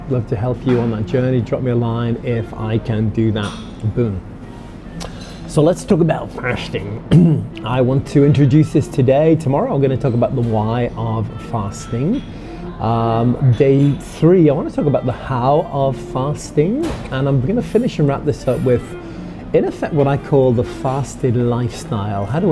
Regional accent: United Kingdom; now in United States; I'm a British American. Live in the US

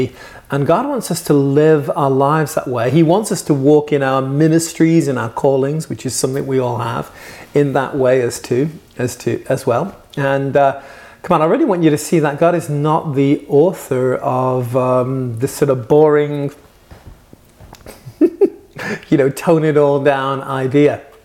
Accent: Liverpool, North West England, United Kingdom; born there; I was born in Liverpool and otherwise known as the Promised Land. And, you know, the home

